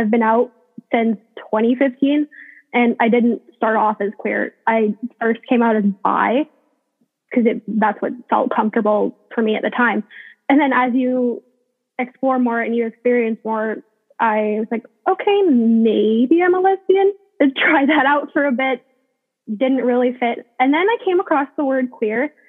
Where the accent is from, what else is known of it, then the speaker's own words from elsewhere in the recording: Ontario, Canada; I'm from Ontario, Canada